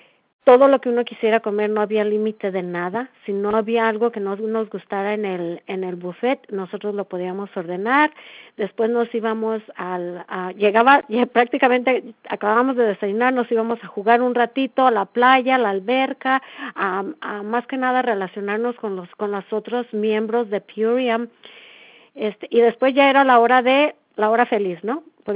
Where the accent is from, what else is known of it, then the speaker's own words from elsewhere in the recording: Cabo San Lucas, Baja California Sur, Mexico; now in United States; Fuimos a Cabo San Lucas y precisamente por eso estaba tan orgullosa porque es mi tierra